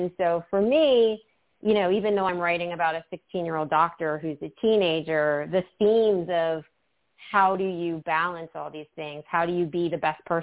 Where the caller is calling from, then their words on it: Los Angeles, California, United States; Yes, I am calling from L.A.